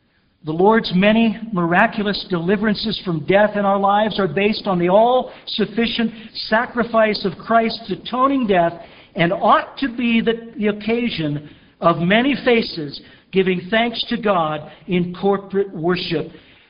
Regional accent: Quinter, Kansas, United States; I grew up in Quinter, Kansas. Some of you know about Quinter. It's a great metropolis in northwest Kansas.

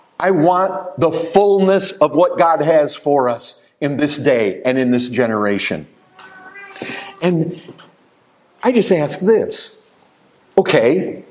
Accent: Michigan, United States; where I grew up in Michigan

